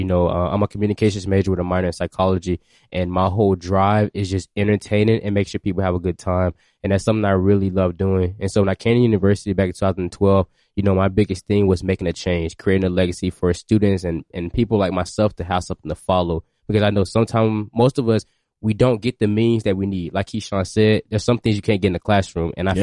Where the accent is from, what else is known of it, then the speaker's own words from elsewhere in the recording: Pensacola, Florida, United States; So I grew up here in Pensacola. I've been here my whole entire life.